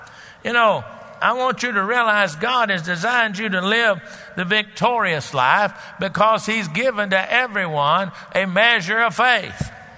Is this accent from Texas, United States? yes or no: yes; Dallas, Texas, United States; You know, I grew up in Dallas and I was there when the Cowboys started.